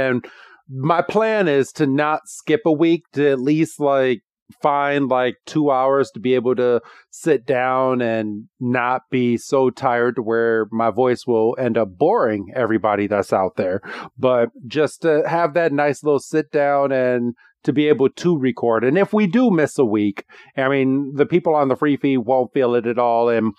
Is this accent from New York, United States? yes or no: no; Illinois, United States; people that listen to us know we're from the Illinois area.